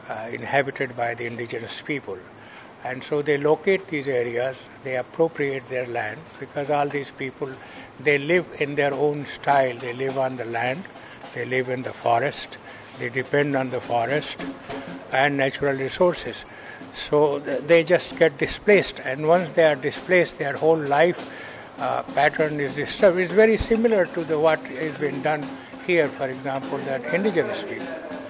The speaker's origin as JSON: {"language": "English", "region": "Uttar Pradesh", "country": "India", "lives_now": "Montreal, Canada", "said": "I am from Montreal. Actually, originally, I'm really from UP, which is close to Bihar"}